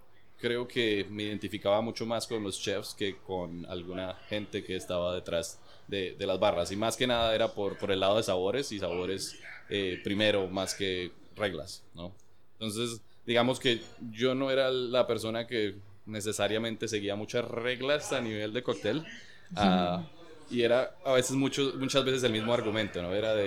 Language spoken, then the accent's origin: Spanish; Colombia; yo soy de Colombia y cada vez que voy a Cartagena veo la cultura de cóctel creciendo impresionantemente.